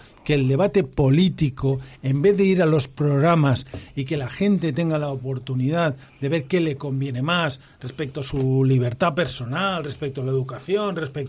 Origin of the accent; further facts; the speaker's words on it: Spain; ¿Que yo no soy español si apoyo a Sánchez?